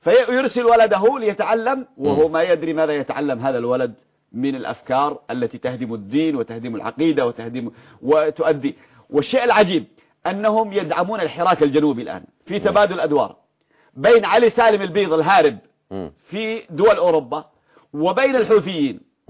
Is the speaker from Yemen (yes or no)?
yes; Yemen; هو كما يسميه عندنا في اليمن يسميه لغة الصميل، الصميل العصا يعني. عندنا في اليمن إذا قالوا التفاهم بالصميل